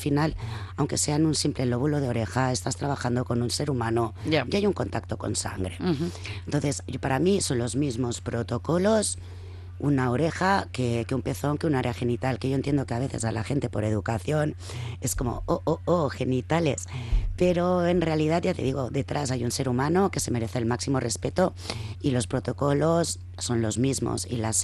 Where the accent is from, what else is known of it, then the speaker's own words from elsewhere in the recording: Catalonia, Spain; yo que soy catalana